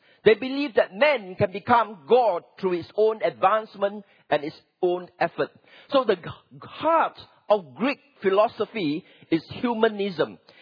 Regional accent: Singapore; I come from Singapore

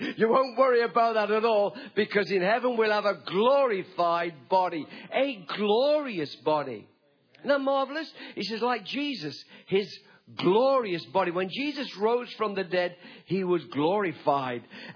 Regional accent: England, United Kingdom; I'm English. I'm a citizen of Great Britain. And I'm a citizen of Australia.

